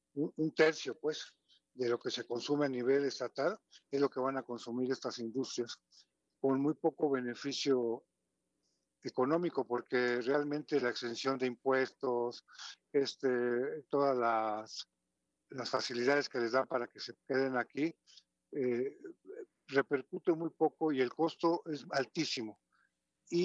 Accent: La Cañada, Querétaro, Mexico; el Marqués, donde somos nosotros de La Cañada

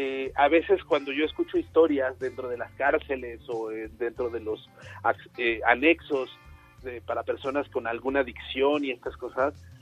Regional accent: Mexico; cómo somos los mexicanos de alegres, hacia adelante, echados para adelante

